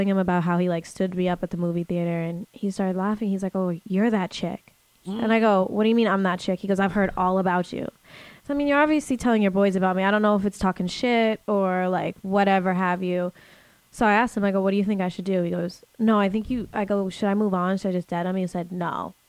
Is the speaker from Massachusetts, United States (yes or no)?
yes; Boston, Massachusetts, United States; And I was like, oh, I'm from Boston.